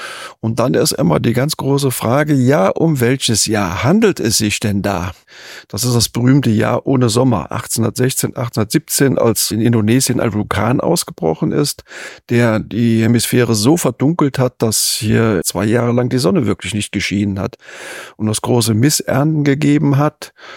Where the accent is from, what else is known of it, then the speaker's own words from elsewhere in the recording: Neuwied, Rhineland-Palatinate, Germany; born there; now in Remagen, Germany; Ich bin in Neuwied geboren und wohne hier in Remagen immer noch am Rhein.